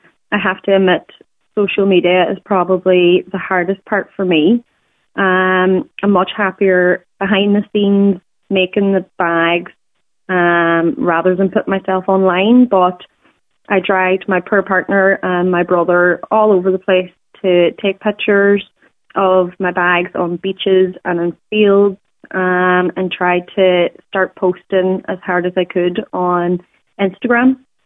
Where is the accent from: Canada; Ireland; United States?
Ireland; Buncrana, Ulster; My background is that I've been born and raised in Buncrana.